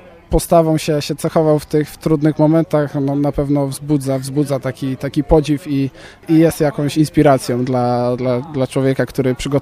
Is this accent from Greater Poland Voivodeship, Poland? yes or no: yes; Koźmin Wielkopolski, Greater Poland Voivodeship, Poland; z mojego rodzinnego miasta, z mojej rodzinnej parafii, z parafii świętego Stanisława w Koźminie